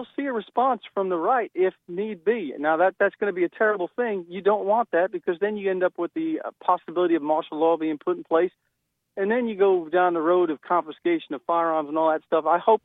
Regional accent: New York, United States; I grew up in New York

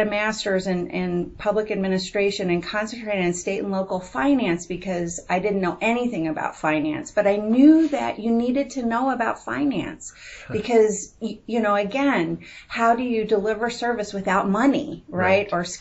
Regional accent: Louisville, Kentucky, United States; So I grew up here in Louisville, actually, in an apartment raised by a single mom. You know, I'm Jewish, and we grew up in an apartment complex

